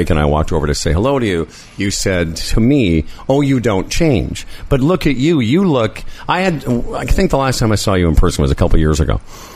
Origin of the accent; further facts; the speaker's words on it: Moose Jaw, Saskatchewan, Canada; I grew up in Moose Jaw, you know, at the epicenter of winter.